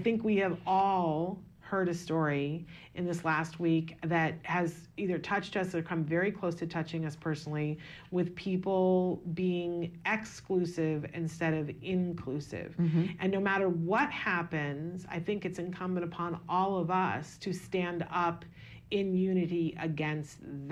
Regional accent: Saratoga, New York, United States; in my hometown of Saratoga, New York, a very artsy-fartsy kind of town that in the winter is kind of a small-town feel

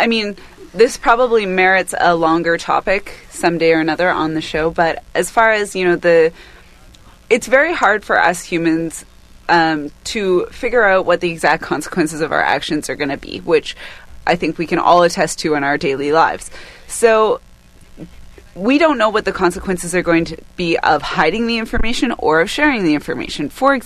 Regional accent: British Columbia, Canada; where I grew up in the South Okanagan

